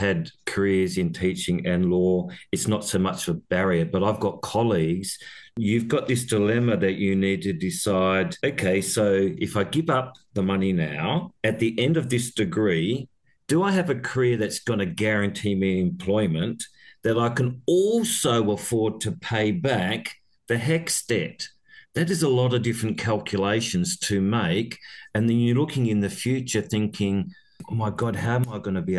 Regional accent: Perth, Western Australia, Australia; I'm a Noongar man from southern Noongar country, and I'm living and studying on Wajak Noongar Budja, which is in Perth, my hometown.

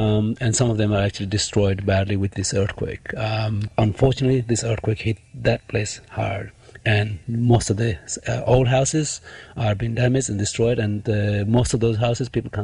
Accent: Bhaktapur, Bagmati, Nepal; Yes, I am from Bhaktapur, yeah. That's a part of Kathmandu.

